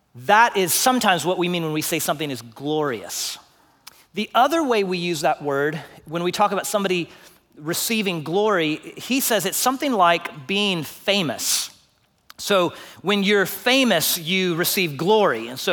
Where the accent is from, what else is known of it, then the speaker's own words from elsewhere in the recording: Houston, Texas, United States; Because I grew up in Houston. There are no stars in the sky if you grew up in Houston.